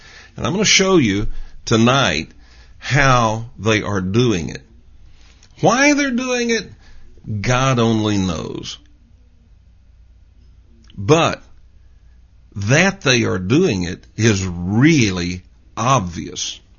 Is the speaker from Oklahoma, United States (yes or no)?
no; Georgia, United States; home in Georgia. And so, look, don't send me email and tell me I made fun of people in the South. I am a Southerner, okay?